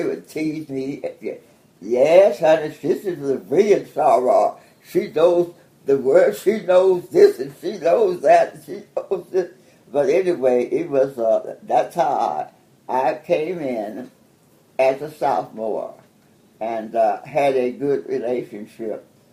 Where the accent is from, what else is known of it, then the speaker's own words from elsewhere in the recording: Kansas City, Missouri, United States; And I said, "Yes, I'm from Kansas City." I said, " … that's what it is."